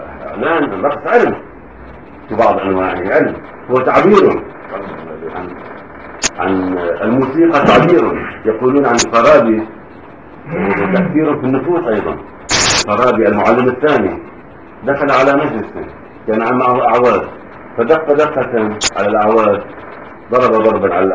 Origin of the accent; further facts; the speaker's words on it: Lebanon; عندنا في لبنان لهجه اهل طرابلس تختلف عن اهل بيروت